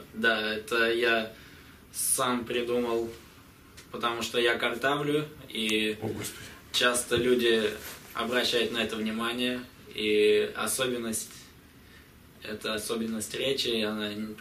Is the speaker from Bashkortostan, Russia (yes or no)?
yes; Ufa, Bashkortostan, Russia; Я родом из Уфы.